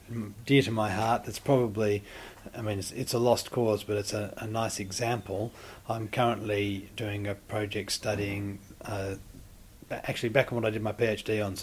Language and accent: English; Sydney, New South Wales, Australia; I remember sparrows as being really common as a kid in Sydney